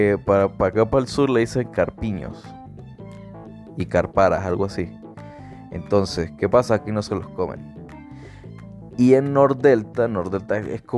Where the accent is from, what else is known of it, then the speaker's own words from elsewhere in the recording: Venezuela; yo fui criado en Venezuela